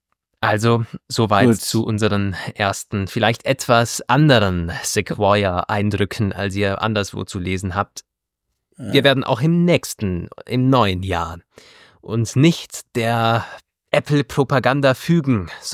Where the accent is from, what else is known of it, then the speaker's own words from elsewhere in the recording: Germany; Also es hat mich noch eingeschneit am Bodensee. Ihr könnt euch erinnern, die letzte Folge ja noch in meiner alten Heimat aufgenommen.